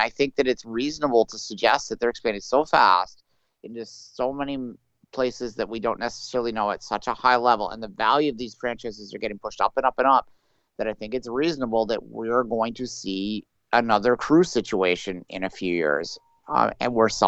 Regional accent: Ontario, Canada; I grew up on Rochester TV. There's an ice cream shop. I think it's called Carvel's.

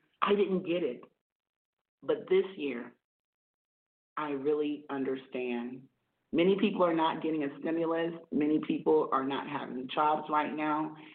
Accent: South Carolina, United States; I'm from South Carolina, and growing up, we could not do anything without first asking the elders for permission to speak.

